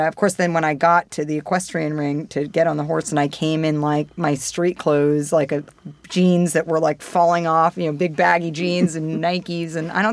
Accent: New York City, New York, United States; I was a city kid. I was born and raised in Manhattan.

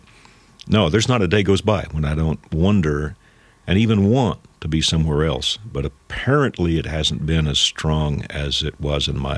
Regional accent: West Virginia, United States; I can remember denying that I was from West Virginia when I was probably in my 20s.

